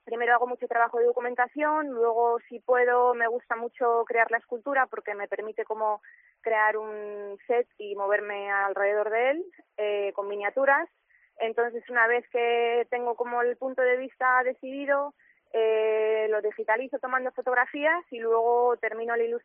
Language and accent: Spanish; Palencia, Castile and León, Spain; moved away as an adult; also born or lived in Madrid / England; now in Valencia, Spain; Sí, soy palentina. Bueno, me fui de Palencia con 18 a Madrid y acabo de volver ahora a España, de Inglaterra, que hemos estado ahí 4 años viviendo. Y ahora estoy, justo me pillas de mudanza en Valencia.